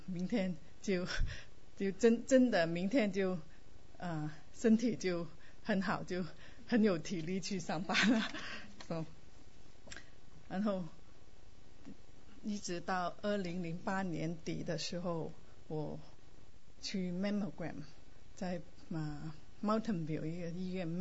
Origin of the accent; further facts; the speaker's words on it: Vietnam; now in San Jose, United States; 我来美国36年了。36年前呢，这父亲带奶奶带我跟弟弟从越南来到美国的东部一个小镇，